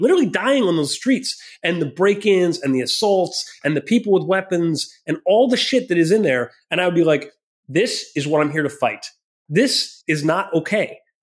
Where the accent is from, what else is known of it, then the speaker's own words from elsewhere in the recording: Minnesota, United States; Cause I grew up in Minnesota. I'm a Midwestern kid.